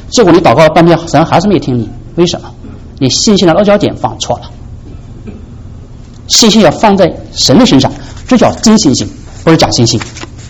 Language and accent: Chinese; China; 我们中国人很聪明的，想到这个成语，这个成语很美哈